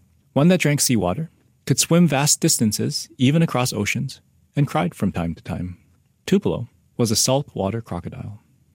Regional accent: Vancouver, British Columbia, Canada; I grew up in Vancouver when I was a kid, and it was in a place with a large Cantonese diaspora.

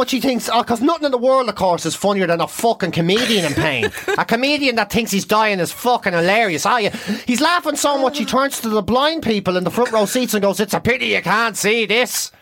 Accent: Monaghan, Ulster, Ireland; and I'm from Monaghan.

